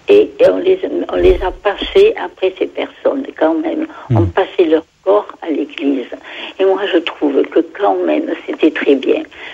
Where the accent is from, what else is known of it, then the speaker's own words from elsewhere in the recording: France; puisque nous sommes français, eh bien, je parle pour moi personnellement